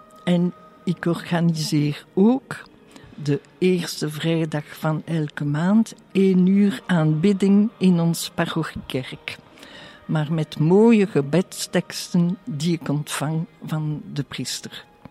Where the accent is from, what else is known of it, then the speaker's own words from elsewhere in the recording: Merksem, Flanders, Belgium; born there; Ja, ik ben geboren in Merksem, provincie Antwerpen. Uit een gezin van 8 kinderen.